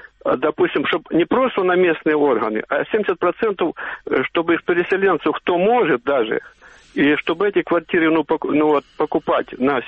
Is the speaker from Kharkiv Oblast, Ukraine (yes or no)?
yes; Kharkiv, Kharkiv Oblast, Ukraine; я с Харькова. Сейчас переселенец, 6 лет живем у Харькова в модульном городке.